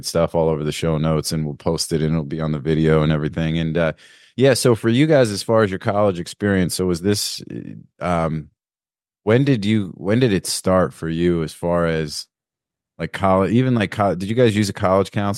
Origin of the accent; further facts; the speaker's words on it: Northeast, United States; Being here in Florida, growing up in the Northeast